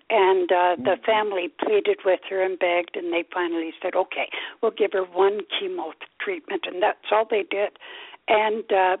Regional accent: Canada; And I'm Canadian, so I don't, I can't vote

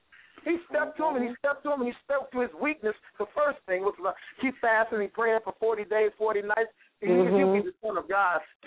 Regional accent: Buffalo, New York, United States; also born or lived in New Jersey / Wilkes-Barre, United States / Huntington, United States; now in Wilmington, United States; I'm originally from Buffalo, New York. The last 22 years, I've lived in New Jersey for 10 years by myself.

